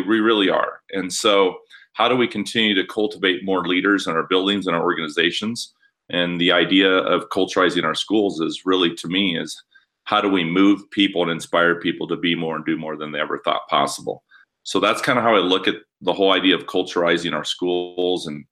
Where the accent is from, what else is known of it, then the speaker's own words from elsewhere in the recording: Muscatine, Iowa, United States; Because I grew up in Muscatine and then went to the school, University of Iowa, and did my student teaching actually in Iowa City, Iowa.